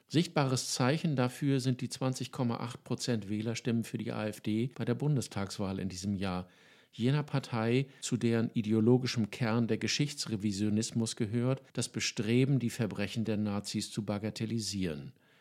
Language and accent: German; Hamburg, Germany; Schließlich unsere Städte und Dörfer, meine Heimatstadt Hamburg, sie wären unbeschadet geblieben.